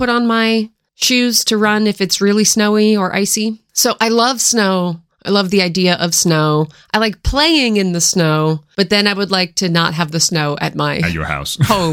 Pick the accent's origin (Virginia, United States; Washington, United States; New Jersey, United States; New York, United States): Washington, United States; Seattle; Growing up in the Seattle area, Cascade Mountains, lots of opportunities to ski and snowboard. I think I mentioned I grew up skiing and then transitioned to snowboarding